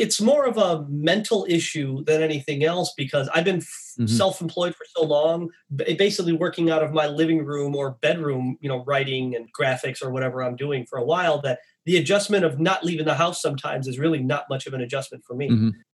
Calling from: Newport Beach, California, United States; I am in beautiful Newport Beach, California.

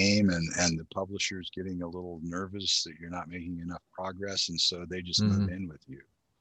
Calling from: Oakland, California, United States; In my home due to COVID in Oakland, California.

